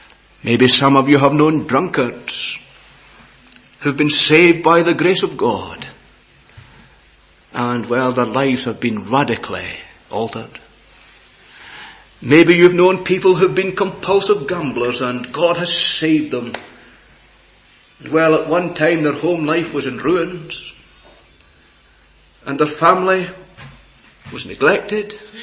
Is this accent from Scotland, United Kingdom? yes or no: yes; Prestwick, Scotland, United Kingdom; I was brought up in Prestwick, and, you know, they had an American base there in these days